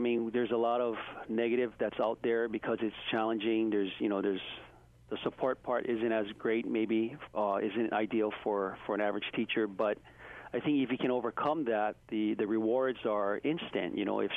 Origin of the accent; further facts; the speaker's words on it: Waialua, Hawaii, United States; he basically was talking story with him because we're both from Waialua.